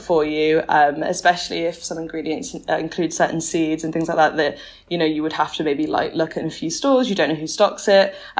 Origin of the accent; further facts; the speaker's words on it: Nottingham, East Midlands, United Kingdom; now in Bristol, United Kingdom; I am originally from Nottingham, from a place called Wollaton, and I have one older brother, and I went to University of Birmingham.